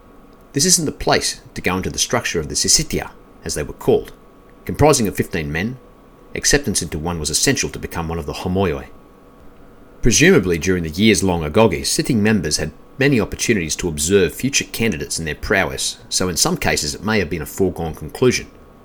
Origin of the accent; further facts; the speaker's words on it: Australia; the many varied indigenous peoples of my home country, Australia.